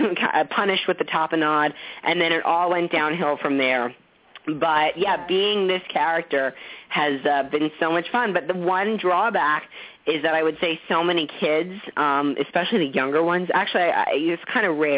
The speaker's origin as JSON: {"language": "English", "town": "Boca Raton", "region": "Florida", "country": "United States", "tie": "born or raised there", "said": "Ariana and I grew up in the same hometown. We're both from Boca."}